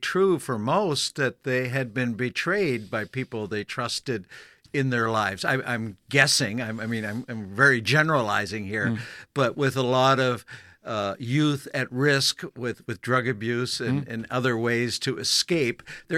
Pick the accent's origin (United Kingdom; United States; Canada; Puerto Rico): Canada; first language German; English is a second language; I was raised with German being my first language. And I learned my English, of course, when we moved to Canada at age four.